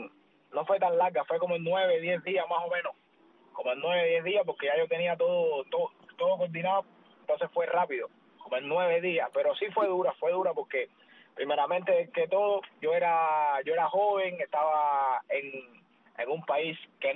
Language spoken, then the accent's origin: Spanish; Cuba; moved away; yo nunca salí de Cuba con el pensamiento de seguir en el deporte.